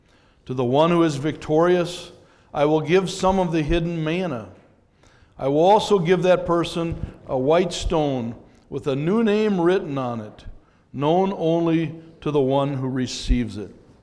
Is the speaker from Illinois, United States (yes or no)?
no; Minnesota, United States; I was raised in the Twin Cities and was, for the first time as I began to date